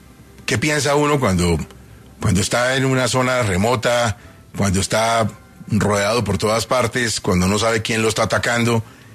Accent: Colombia; que no somos indolentes los colombianos frente a lo que ustedes sufren

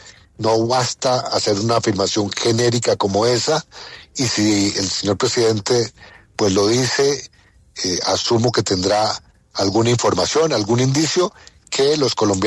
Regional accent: Colombia; es probablemente nuestra incapacidad como colombianos para no unirnos alrededor de la necesidad de poner fin a la violencia.

